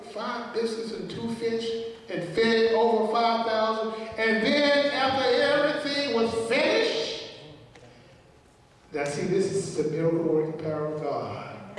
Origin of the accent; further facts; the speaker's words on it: Atlanta, Georgia, United States; because I'm from Atlanta, so we don't have to put all that extra others in there.